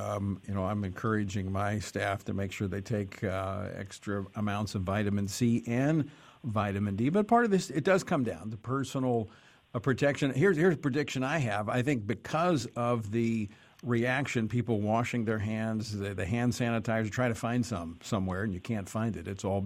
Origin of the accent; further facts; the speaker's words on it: Louisiana, United States; He represents the 5th Congressional District of my home state of Louisiana.